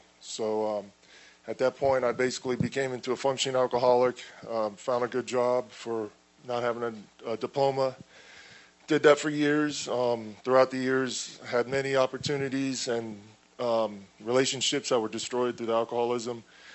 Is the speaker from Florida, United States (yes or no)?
yes; Florida, United States; I'm from Manatee County.